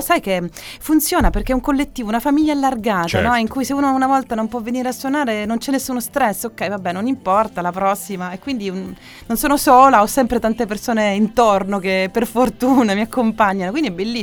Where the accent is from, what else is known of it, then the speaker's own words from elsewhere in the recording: Palermo, Sicily, Italy; moved away; Io sono emigrata da Palermo, dove era nato il progetto, no? Nell'anno 2000